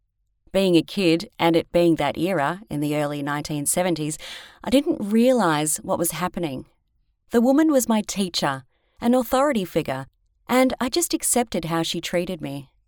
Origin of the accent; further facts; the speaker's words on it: Sydney, New South Wales, Australia; born there; I was born on Sunday, 26th of March, 1967, at Sydney Hospital. I started kindergarten when I was 5 at my local primary school and loved it.